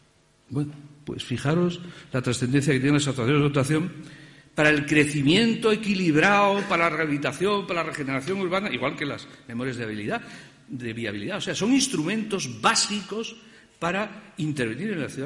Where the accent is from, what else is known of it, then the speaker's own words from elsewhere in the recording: Oviedo, Asturias, Spain; born there; Yo nací en Oviedo